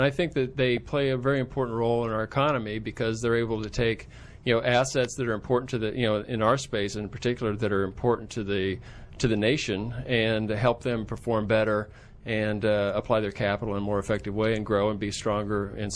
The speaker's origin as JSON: {"language": "English", "region": "Kansas", "country": "United States", "tie": "born or raised there", "said": "I grew up in Kansas."}